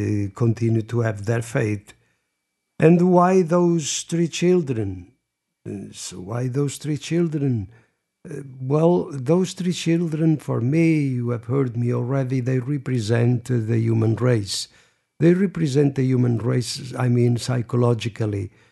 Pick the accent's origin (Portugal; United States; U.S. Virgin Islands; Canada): Portugal; Fatima, Centro; English is a second language; Well, when I come to think, I grew up in Fatima, so I know well Fatima